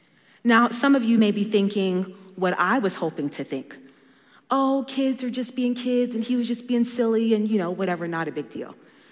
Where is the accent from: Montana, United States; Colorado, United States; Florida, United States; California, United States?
Colorado, United States; Colorado Springs; I grew up here in Colorado Springs, born and raised here.